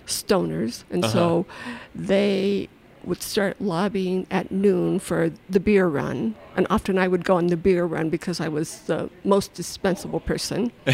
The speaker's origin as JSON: {"language": "English", "town": "Denver", "region": "Colorado", "country": "United States", "tie": "born or raised there", "said": "I grew up in the Westwood neighborhood, and now I live in the Crestmore neighborhood."}